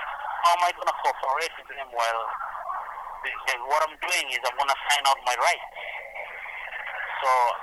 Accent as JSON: {"language": "English", "country": "Somalia", "moved": "yes", "lives_now": "Canada", "said": "I came from Somalia and came here as a conventional refugee. And I've been in Canada for 15 years now."}